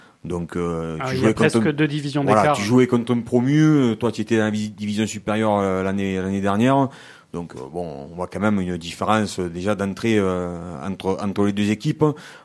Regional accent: Avignon, Provence-Alpes-Côte d'Azur, France; born there; puisque je suis né à Avignon.

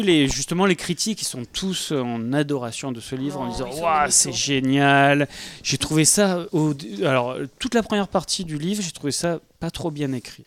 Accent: Brittany, France; accent: Breton; J'ai l'accent breton.

